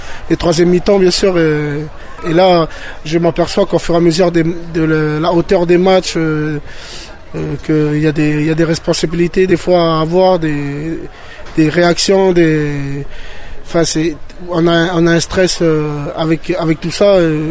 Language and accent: French; France; Et ils savent pas qu'on est français.